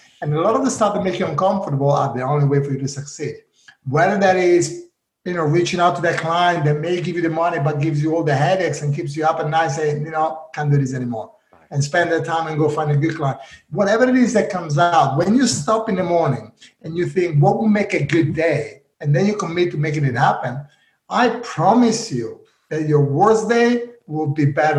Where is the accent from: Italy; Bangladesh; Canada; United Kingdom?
Italy; Lombardy; Yeah, I grew up on Lake Como, which is one of the most beautiful.